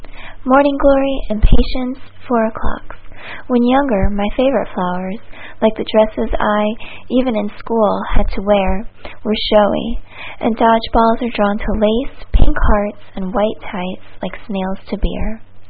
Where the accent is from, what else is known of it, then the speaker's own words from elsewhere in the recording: Homestead, Florida, United States; I'm from Homestead, Florida.